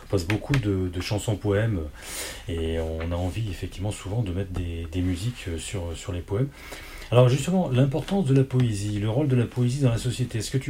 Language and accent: French; Nouvelle-Aquitaine, France; moi je suis originaire